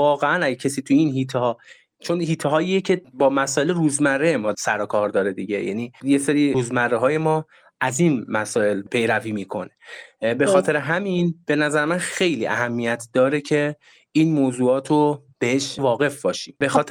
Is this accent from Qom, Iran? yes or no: no; Tehran, Tehran Province, Iran; بنده تو تهران زندگی میکنم و از بچگی هم تهران بودم.